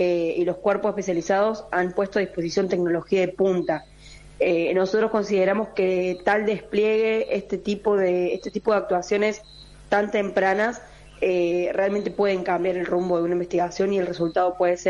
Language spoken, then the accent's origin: Spanish; Bell Ville, Córdoba, Argentina; nosotros somos de Belville, estamos muy cerquita de donde ocurre el hecho